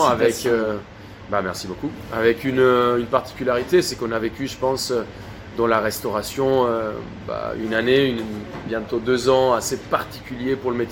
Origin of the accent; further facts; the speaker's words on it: Colombia; moved away as an adult; now in France; Alors, je suis né en Colombie. Je suis colombien, adopté par la France à 18 ans. Je quitte la Colombie pour venir faire la cuisine.